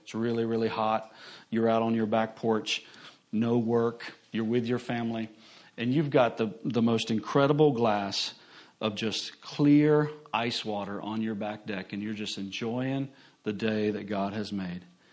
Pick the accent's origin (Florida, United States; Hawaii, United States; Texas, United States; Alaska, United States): Florida, United States; Boca Raton; this little boy growing up in Boca Raton, Florida, this little blue-eyed, blonde-haired boy running around playing baseball